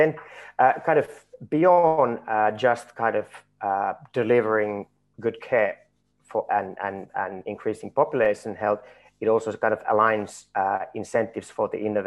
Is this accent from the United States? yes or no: no; Finland; I'm from Finland and I live in Finland